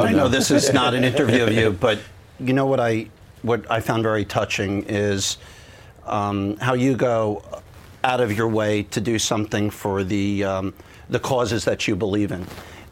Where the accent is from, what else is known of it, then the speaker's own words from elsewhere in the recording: New York, United States; even though Rob is a Londoner per se, and I'm from New York, it's still England and the U.S.